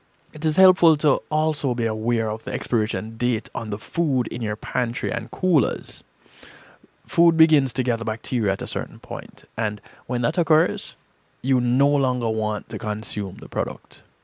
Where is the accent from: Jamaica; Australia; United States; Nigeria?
Jamaica; give each other a call and check up on each other and see how we're doing, and we're talking about growing up in Jamaica.